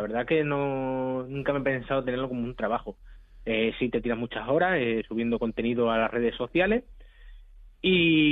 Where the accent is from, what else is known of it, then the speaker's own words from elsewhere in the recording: Extremadura, Spain; yo soy extremeño y yo tengo que promocionar los productos de mi tierra